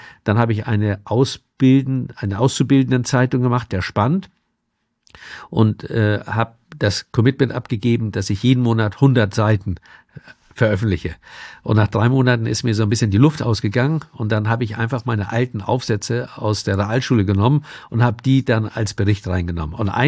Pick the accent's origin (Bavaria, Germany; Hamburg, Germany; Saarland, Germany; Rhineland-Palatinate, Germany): Hamburg, Germany; Moorburg; denn ich bin in Moorburg groß geworden. Das ist ein ganz kleiner Ort hier im alten Land, wo jeder mit Onkel und Tante angesprochen wird, weil jeder kennt jeden.